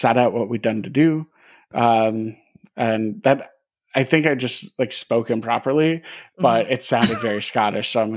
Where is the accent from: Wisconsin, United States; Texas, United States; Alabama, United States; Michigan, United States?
Wisconsin, United States; Like I'm from Wisconsin and it's weird because like Dahmer is our most famous guy.